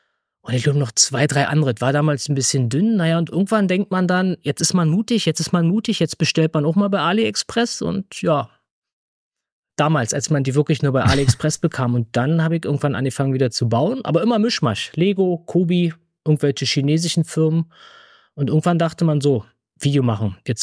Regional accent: Berlin, Germany; ich komme aus Berlin. Ich bin 1977 in Ost-Berlin geboren

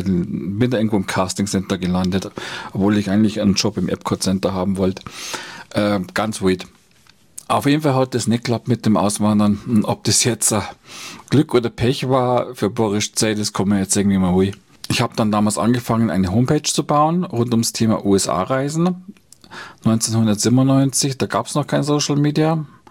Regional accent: Bayrischzell, Bavaria, Germany; Also ich bin hier in Bayerischzell zur Schule gegangen. Das ist also schon meine Heimat

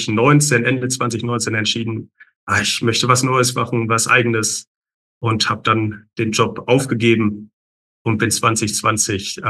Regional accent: North Rhine-Westphalia, Germany; also born or lived in Australia; now in Hamburg, Germany; wohnhaft in Hamburg. Der sogenannte Quittje, ich darf ja nicht Hamburger sagen, ich bin dazugezogen als Sauerländer.

